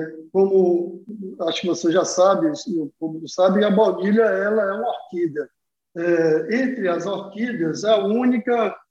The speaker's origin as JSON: {"language": "Portuguese", "town": "Vitória da Conquista", "region": "Bahia", "country": "Brazil", "said": "nós somos originários da região de Vitória da Conquista, Itapetinga e ali nas proximidades de Ilhéus."}